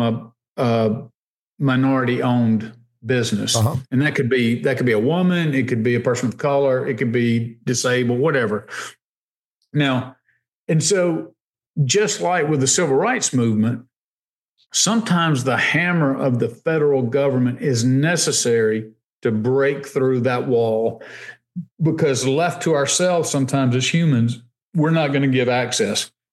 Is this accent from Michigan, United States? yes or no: no; Alabama, United States; that's been housed, our capital in Montgomery. It's an hour away from my hometown.